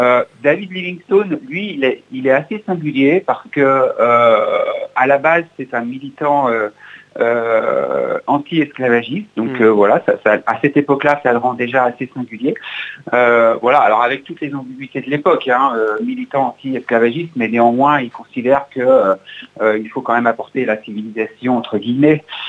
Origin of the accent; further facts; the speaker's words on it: France; en tout cas en tant que Français, on connaît très peu.